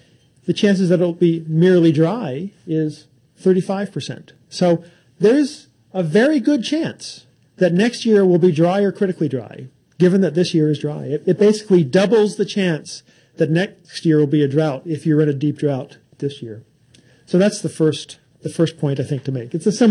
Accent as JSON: {"language": "English", "region": "California", "country": "United States", "said": "I'm from California. I should know these things."}